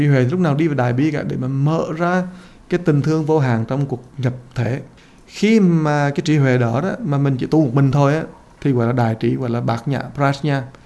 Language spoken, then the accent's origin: Vietnamese; United States; Mình là dân Mỹ mà này, ai cũng vui cả, các bạn thấy không?